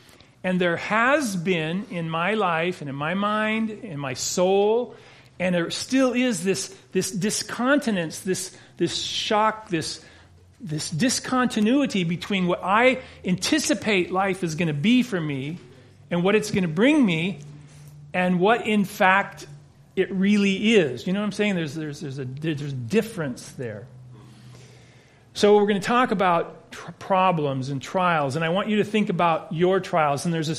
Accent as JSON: {"language": "English", "town": "Los Angeles", "region": "California", "country": "United States", "tie": "born or raised there", "said": "I don't know if it's the American dream or the way I was raised in Los Angeles, however that looks"}